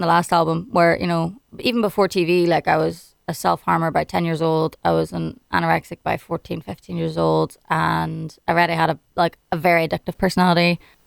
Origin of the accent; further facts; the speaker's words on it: Ireland; moved away; I had to do it in my hometown because at least I know how the roads work. And I was home for 5 months, and that was it.